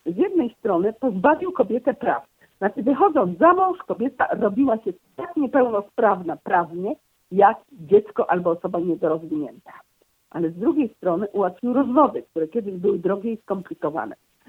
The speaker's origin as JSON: {"language": "Polish", "town": "Poznań", "region": "Greater Poland Voivodeship", "country": "Poland", "tie": "born or raised there", "said": "jako poznanianka rodowita"}